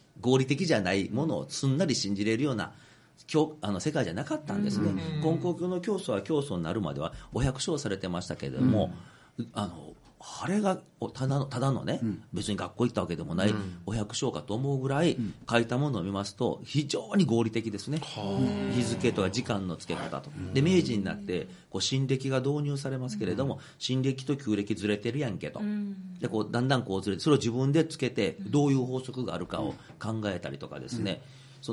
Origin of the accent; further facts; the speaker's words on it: Hyogo, Japan; also born or lived in Osaka; それでこの地元の兵庫県、